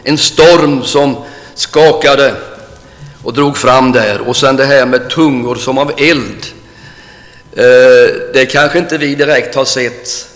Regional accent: Nässjö, Jönköping County, Sweden; Jag bodde ju hemma i Nässjö.

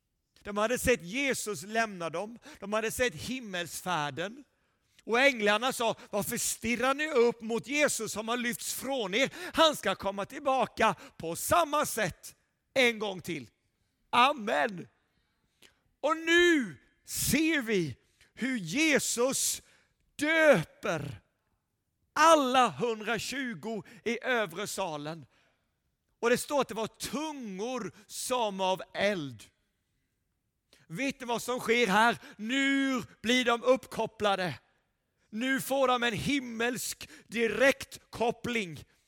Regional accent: Småland, Sweden; Och nu är det 21 år senare och jag står här som en smålänning

